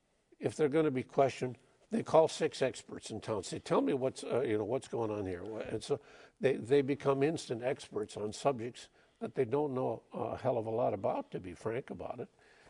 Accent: Wisconsin, United States; But I came from Mel Laird's district.

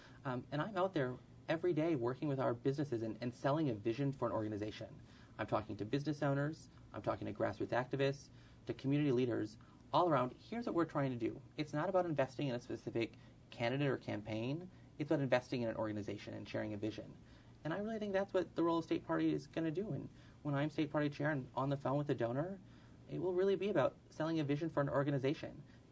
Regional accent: Rice Lake, Wisconsin, United States; You know, I look at my hometown of Rice Lake.

